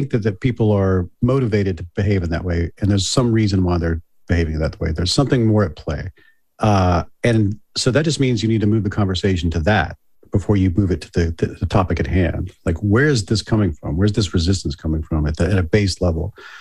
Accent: Mississippi, United States; I grew up in South Mississippi, Bible Belt.

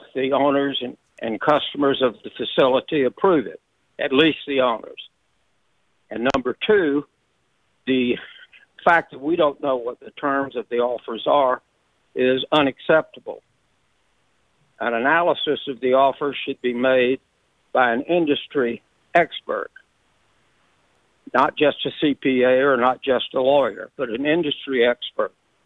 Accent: Jacksonville, Florida, United States; I was born and raised in Jacksonville, and I've lived here for 84 years and practiced law here for almost that long.

